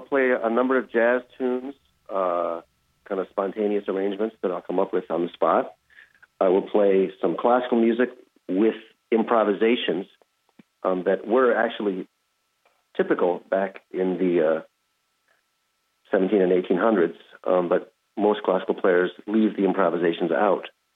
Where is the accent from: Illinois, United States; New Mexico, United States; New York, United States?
Illinois, United States; Chicago; growing up in the Chicago area, of course, was also influenced by the blues and the jam sessions on the south side of Chicago.